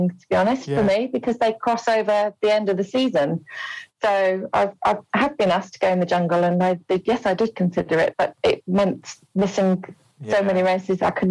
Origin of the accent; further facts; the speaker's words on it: Wolverhampton, West Midlands, United Kingdom; I'm from Wolverhampton.